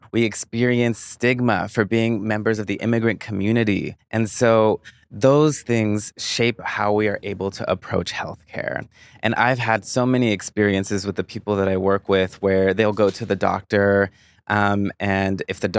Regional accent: United States; born there; first language Spanish; English is a second language; I was born in the United States in a small town, without a hospital, without a clinic, without a doctor. I was born into a family that didn't speak English, so Spanish was my first language.

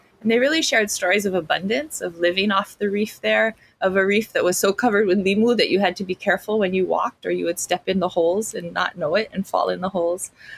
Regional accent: Kalihiwai, Hawaii, United States; I come from Kalihiwai, here on the island of Kauai, where Ko'olau and Halele'a Moku come together.

